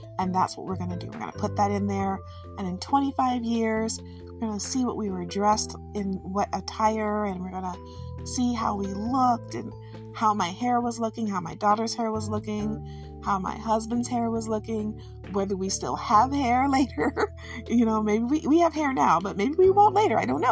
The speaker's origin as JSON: {"language": "English", "region": "Michigan", "country": "United States", "said": "I'm from Michigan. I love Michigan. I'm made of the things from Michigan."}